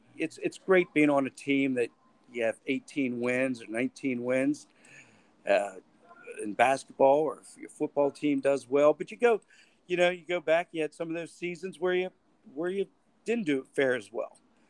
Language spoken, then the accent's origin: English; Johnstown, Pennsylvania, United States; Well, I grew up in Johnstown, Pennsylvania, and that's about an hour southeast of Pittsburgh. And it almost considered a little Pittsburgh. Steel mills, coal mining, and a nice community.